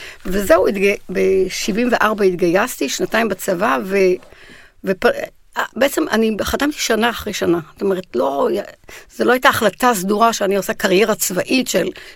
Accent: Lifta, Jerusalem District, Israel; נולדתי אני בליפתה, לאחר שעברו הוריי כשהייתי קטנה, וגדלנו בעצם 50 שנה, היה לנו בית בליפתה עד לא מזמן.

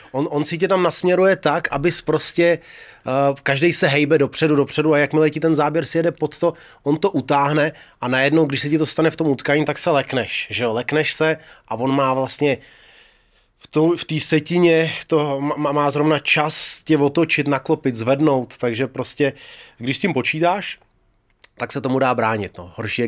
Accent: Dagestan, Russia; Czech is a second language; now in Czechia; jsem byl vlastně z Dagestánu, z Ruska, Ruská federace, tohle. Takže kdybych byl určitě ze Slovenska, tak to občanství mám hned.

